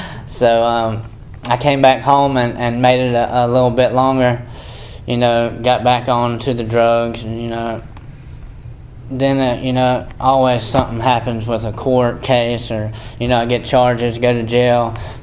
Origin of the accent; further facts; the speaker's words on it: North Carolina, United States; I'm from Chatham County, small town. I grew up in church just like this my whole life.